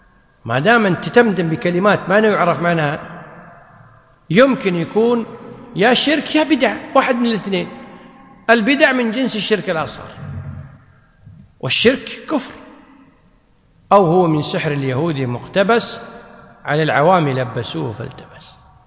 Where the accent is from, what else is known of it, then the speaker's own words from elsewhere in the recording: Kuwait; وهي اللي يسمونها عندنا بالكويت الناس بالحجاب